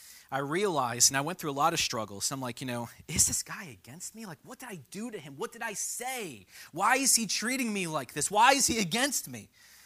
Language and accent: English; Temple Terrace, Florida, United States; When I was a kid, I grew up in Temple Terrace, and I played for Temple Terrace Little League.